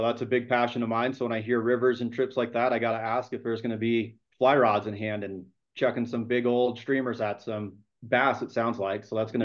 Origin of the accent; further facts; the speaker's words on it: Midwest, United States; dating back to when I was born, it was a Christian family. That's how I was raised in the Midwest.